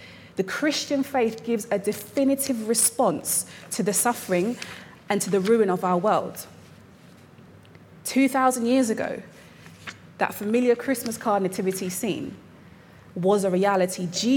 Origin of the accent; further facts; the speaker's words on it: London, United Kingdom; And as a Londoner, I remember the tragedy